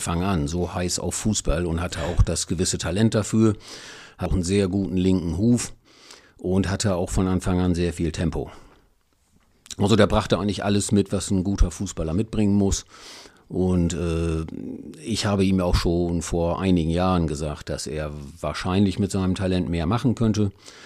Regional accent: Wolthusen, Lower Saxony, Germany; also ich bin aufgewachsen in Wolthusen. Meine Eltern wohnen da ja immer noch.

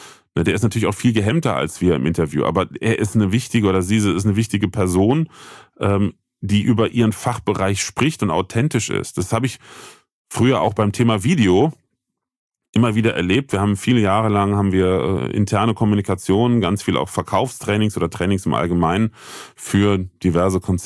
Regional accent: Bitburg, Rhineland-Palatinate, Germany; Ich komme ja aus Bitburg, Bürchtisch, das weiß auch keiner.

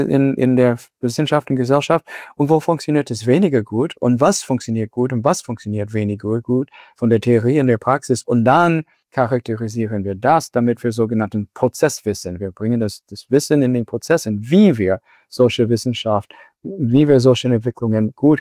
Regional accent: United States; als Amerikaner bin ich von Natur aus ziemlich optimistisch.

